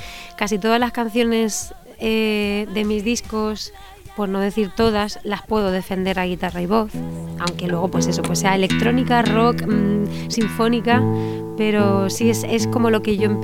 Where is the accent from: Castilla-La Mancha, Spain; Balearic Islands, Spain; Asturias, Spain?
Castilla-La Mancha, Spain; Albacete; que soy una cantautora de Albacete